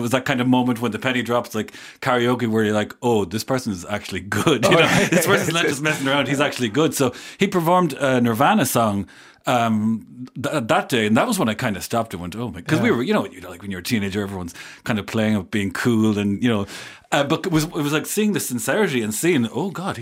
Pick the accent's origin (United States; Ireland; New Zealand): Ireland; Ballyhaunis, Connacht; I met Conor. I'm from Ballyhonus. Conor is from Swinford. So that's maybe about, 20 miles, 15 miles, something like that.